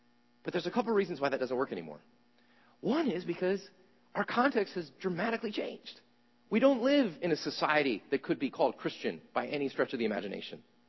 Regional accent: Chattanooga, Tennessee, United States; I was from Chattanooga, and I thought, oh, that's odd.

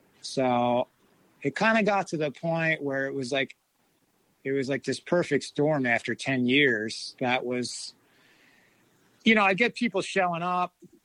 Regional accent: Philadelphia, Pennsylvania, United States; Cause obviously growing up around Philly, there's different clubs in this area in Maryland and Philly and New York and all that kind of shit.

